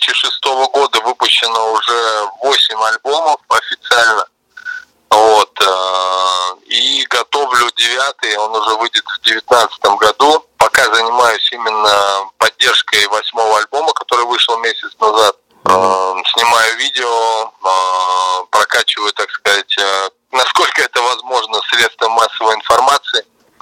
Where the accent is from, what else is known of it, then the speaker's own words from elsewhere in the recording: Gomel, Gomel Region, Belarus; also born or lived in Kazan, Russia; now in Moscow, Russia; Я родился в Казани, жил долго в городе Гомеле, 15 лет. Сейчас 12-й год, живу уже в Москве, поэтому я, наверное, гражданин Советского Союза.